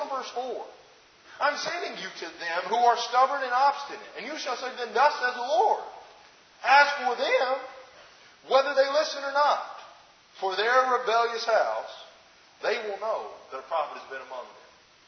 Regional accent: Alabama, United States; Growing up in Alabama on some land, my grandmother has 80 acres of land on which basically all my mother's family lives on.

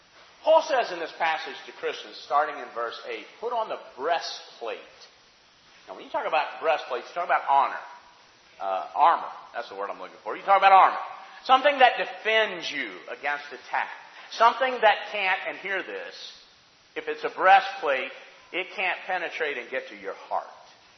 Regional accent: Alabama, United States; Some of you came from halfway around the world, and I came from Alabama

